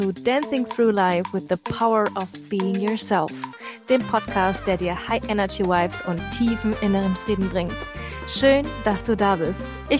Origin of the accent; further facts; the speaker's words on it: Leipzig, Saxony, Germany; now in Stuttgart, Germany; Ich komme eigentlich aus Leipzig, bin dort geboren und auch unsere Familien wohnen tatsächlich noch dort. Und wir pendeln quasi immer zwischen Leipzig und Stuttgart, da wo wir jetzt aktuell wohnen.